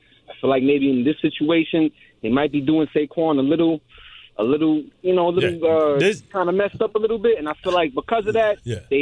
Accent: Brooklyn, New York, United States; Listen, at the end of the day, I'm a Brooklynite. I'm a Brooklynite to the core. I'm a New Yorker at heart, and I got love for all my places in New York.

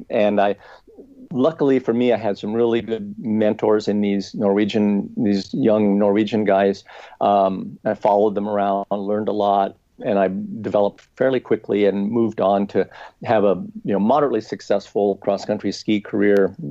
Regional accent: Boulder, Colorado, United States; But my background was, as Emily said, growing up in Boulder, Colorado in the 60s, which was a fairly rebellious time.

